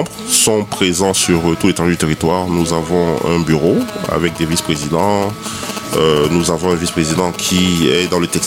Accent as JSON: {"language": "French", "country": "Cameroon", "said": "Parce que si nous sommes Camerounais, nous sommes les premiers Made in Cameroun."}